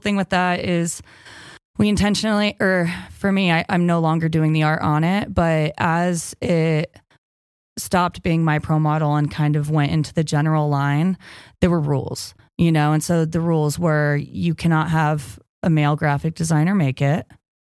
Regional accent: Riverside, California, United States; I'm from Riverside, California. There's no snow in Riverside, California. The closest resort is minimum hour and a half away.

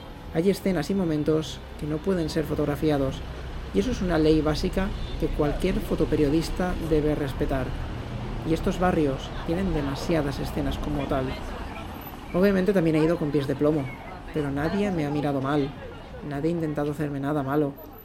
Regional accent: Spain; Soy europeo y español más concretamente.

